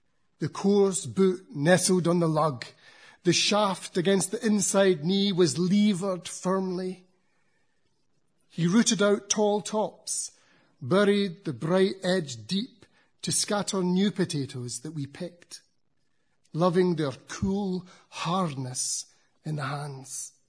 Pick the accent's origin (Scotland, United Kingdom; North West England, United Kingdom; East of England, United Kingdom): Scotland, United Kingdom; I'm from Scotland myself